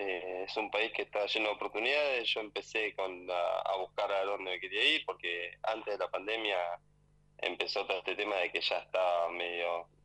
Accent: La Plata, Buenos Aires Province, Argentina; nací, me crié en Tolosa y en 2520 y 521

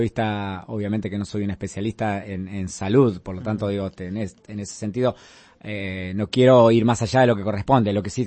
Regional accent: Junín, Buenos Aires Province, Argentina; yo soy de Junín, ustedes saben

